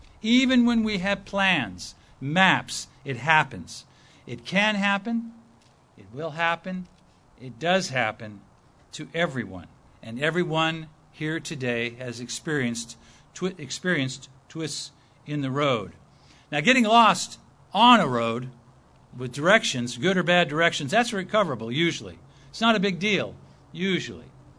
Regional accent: Pasadena, California, United States; born there; I'm a California native. I was born in Pasadena.

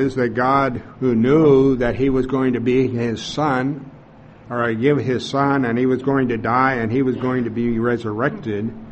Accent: Oregon, United States; you're going to have a different feeling than what I would have having been growing up in Oregon.

